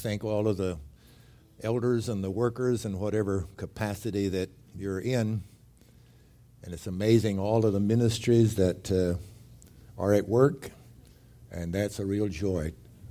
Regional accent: Groesbeck, Texas, United States; know where Groesbeck, Texas is? A few people do. Just talk to Brother Robert. He knows it. That's my hometown also.

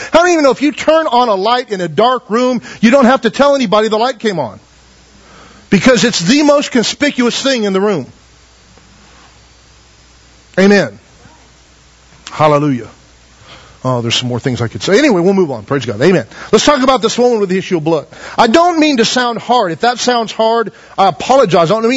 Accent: Taft, United States; I was born and raised in Taft, but away for a long time and came back

